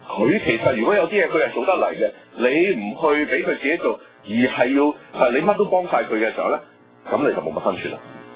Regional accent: China; 我哋中國人咧嘅一個文化嘅盲點嚟，

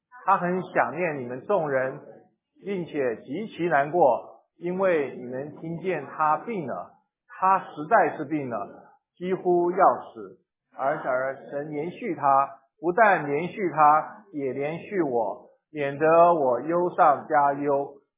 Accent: China; 比如说我们中国人呢，上海人都喜欢在一起啊

